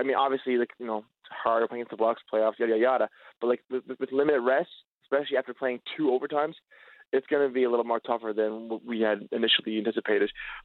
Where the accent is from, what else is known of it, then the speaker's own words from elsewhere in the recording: Canada; I'm Canadian